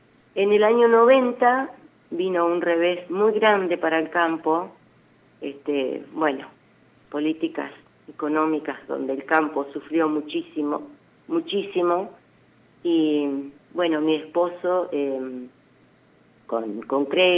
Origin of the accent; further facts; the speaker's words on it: Argentina; yo en realidad soy nativa de esta colonia, porque mi padre también fue un productor de acá, de esta zona, tiene un campo acá cerca de donde nosotros estamos. Yo me fui, a los 12 años, me fui a Colonia Barón a hacer mi secundaria.